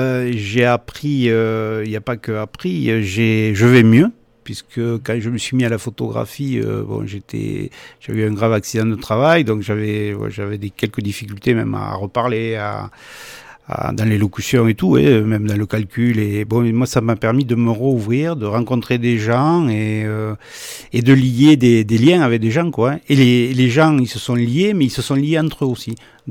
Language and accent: French; Cervegaux, Occitanie, France; après, je suis natif du coin, hein, puisque je suis natif de Cervegaux.